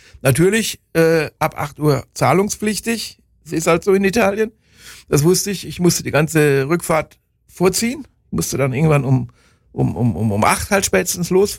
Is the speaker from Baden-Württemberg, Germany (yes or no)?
yes; Freiburg, Baden-Württemberg, Germany; Und ich bin aber als Freiburger.